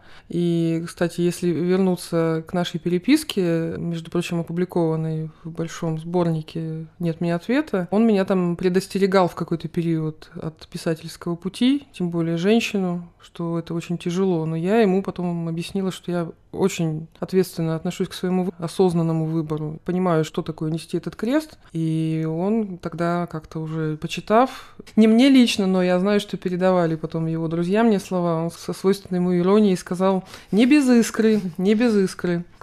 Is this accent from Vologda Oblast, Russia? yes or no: yes; Vologda, Vologda Oblast, Russia; поскольку я родилась в Вологде и очень долго там жила, начинала писать.